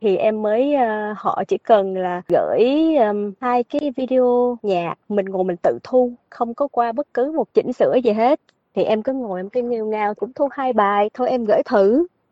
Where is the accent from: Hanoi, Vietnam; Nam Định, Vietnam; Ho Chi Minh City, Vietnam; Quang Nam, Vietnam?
Ho Chi Minh City, Vietnam; now in Australia; Dạ thưa em, sinh ra lớn lên ở Sài Gòn. Nhưng mà mẹ em thì là người Đồng Nai, Biên Hòa.